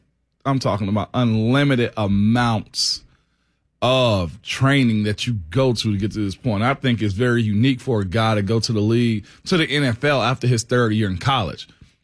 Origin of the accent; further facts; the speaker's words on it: Nashville, Tennessee, United States; I would have enjoyed my later years being here in Nashville in my home state.